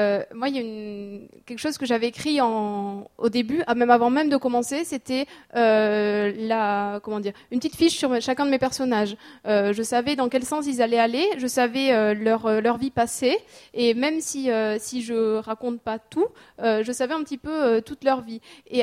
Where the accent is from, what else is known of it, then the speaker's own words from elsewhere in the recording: South-West France, France; Et donc moi je suis pas du tout alsacienne, justement je viens du sud-ouest de la France